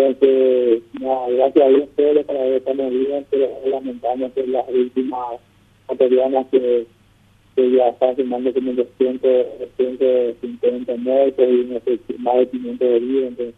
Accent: Paraguay; nosotros como paraguayos no estamos acostumbrados a estas cosas. Porque nosotros en Paraguay nunca hemos vivido una situación así.

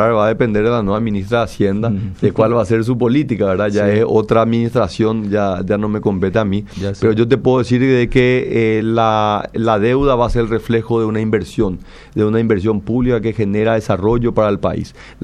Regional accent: Paraguay; soy un paraguayo que está comprometido en la construcción de una sociedad más justa.

